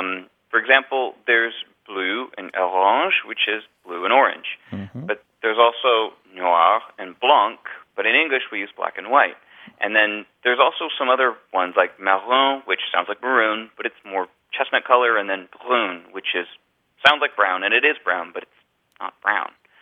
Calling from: San Diego, California, United States; I'm calling from San Diego, California.

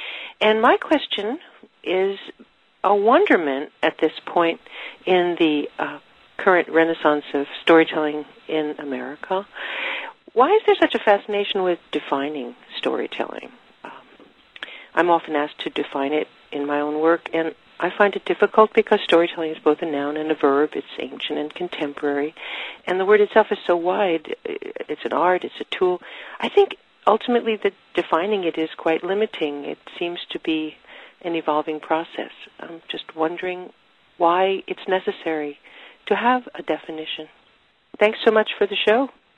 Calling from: Huntington, New York, United States; I'm calling from Huntington, New York

